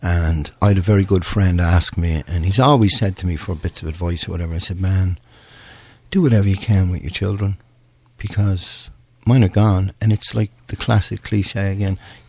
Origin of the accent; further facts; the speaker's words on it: Ireland; I'm Irish, we're stubborn.